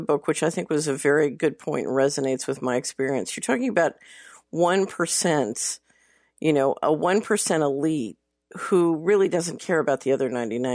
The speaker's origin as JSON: {"language": "English", "town": "Philadelphia", "region": "Pennsylvania", "country": "United States", "tie": "born or raised there", "said": "When I grew up in Philadelphia and went to a Quaker school that was downtown"}